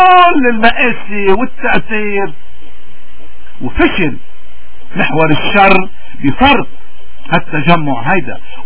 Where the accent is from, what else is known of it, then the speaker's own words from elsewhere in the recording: Lebanon; اليوم نحن كلبنانيين وكموارنة تحديدا